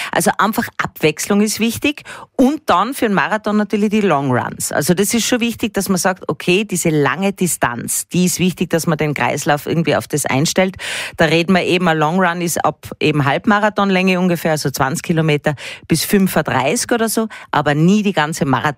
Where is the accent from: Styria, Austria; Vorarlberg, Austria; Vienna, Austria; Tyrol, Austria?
Tyrol, Austria; Ich bin ja Tirolerin.